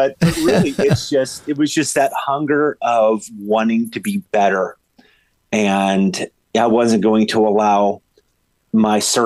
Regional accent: Farrell, Pennsylvania, United States; I'm just kid from Farrell, PA, and who just loves shooting his bow

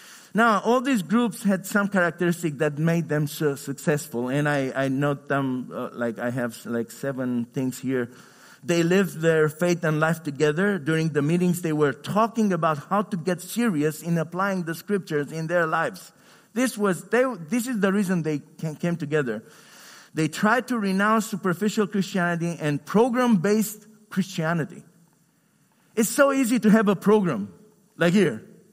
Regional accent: Romania; I come from Romania, and I lived under communism.

